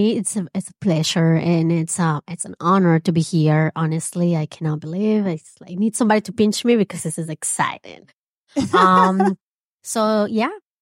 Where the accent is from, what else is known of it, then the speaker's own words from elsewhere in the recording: Colombia; English is a second language; You know, I'm a Hispanic. I'm original from Colombia.